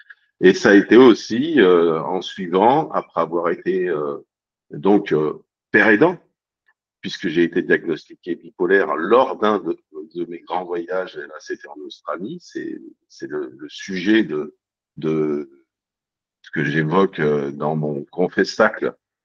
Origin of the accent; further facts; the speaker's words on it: Bordeaux, Nouvelle-Aquitaine, France; also born or lived in Paris; Je suis né à Paris, j'ai vécu les 10 premières années de ma vie sur Paris, les 10 années suivantes sur Bordeaux, où j'habite toujours, donc scolarité, études, tout ça à Bordeaux